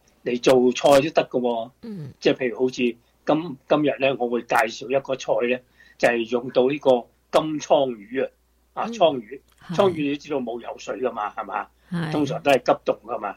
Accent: China; 我哋作为一个中国人咧

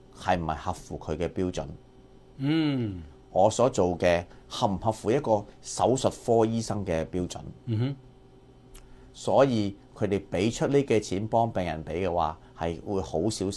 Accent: China; 呢個就係我哋可以幫到我哋中國人呢班嘅年紀大嘅人，可以慳翻唔少嘅錢。

